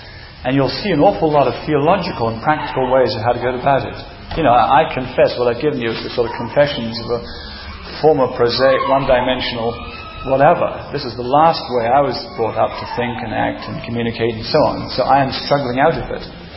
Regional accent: England, United Kingdom; the whole way I've been brought up, as a Christian as well as just an English person, was not in that direction.

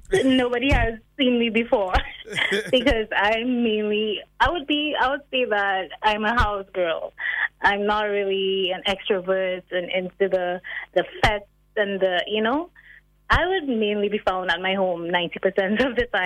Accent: Riva Dore, Choiseul, St. Lucia; More specifically, I'm from Rivadori, Choiseul.

